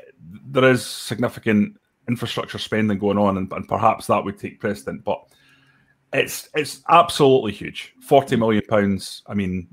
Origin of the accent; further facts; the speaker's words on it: Perth, Scotland, United Kingdom; I'm from Perth and I really like St Johnstone.